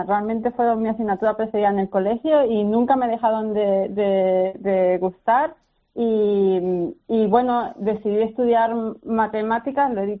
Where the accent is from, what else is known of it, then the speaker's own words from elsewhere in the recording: Spain; Sí, creo que soy la única española que lo tiene por el momento.